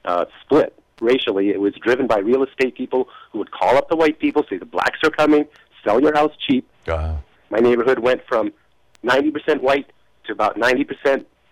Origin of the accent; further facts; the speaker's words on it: Detroit, Michigan, United States; I grew up in Detroit, Michigan, in the heart of the inner city in the late 60s.